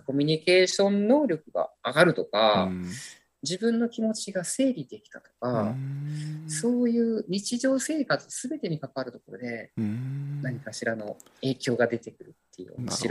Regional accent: Keihoku, Kyoto, Japan; 自分が生まれ育ったルーツというか、この自分がすごい経験してきたこの京北での暮らし

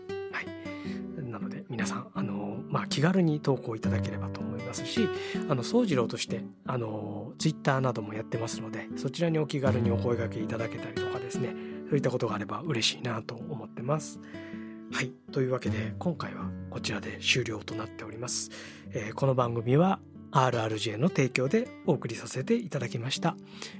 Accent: Neyagawa, Osaka, Japan; 僕は小学校の頃に近所に住んでいた寝屋川でですね

